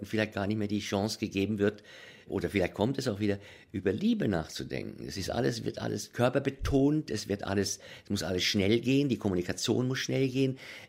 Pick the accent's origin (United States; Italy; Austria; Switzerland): Switzerland; Aber wir sind damals in der Schweiz so aufgewachsen.